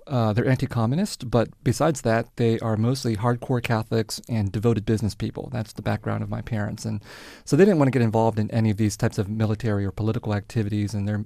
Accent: San Jose, California, United States; You know, I grew up in the Vietnamese community in San Jose as a little boy, and we would go to the New Year celebrations

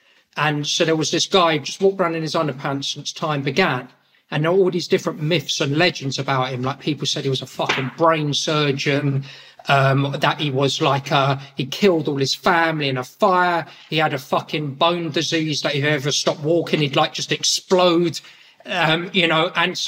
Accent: England, United Kingdom; accent: English; because my accent, I don't know, to Americans, they probably think my accent maybe sounds like I'm a gentleman, but in England, it's kind of like a gutter accent.

